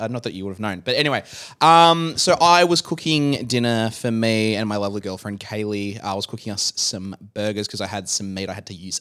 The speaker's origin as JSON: {"language": "English", "town": "Melbourne", "region": "Victoria", "country": "Australia", "said": "oh, hey, like, I'm from Melbourne. I'm in lockdown and bored."}